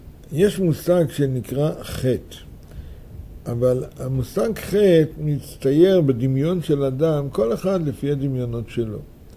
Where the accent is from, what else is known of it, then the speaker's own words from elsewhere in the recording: Mishmar HaSharon, Central District, Israel; בנעוריי חייתי בקיבוץ. קיבוץ משמר השרון.